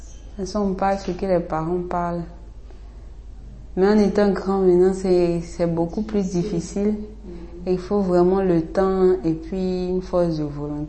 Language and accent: French; Côte d’Ivoire; accent: Abidji; Bon, je pense que j'ai l'accent Abidji, même si je ne parle pas Abidji, parce que je parle comme mes parents.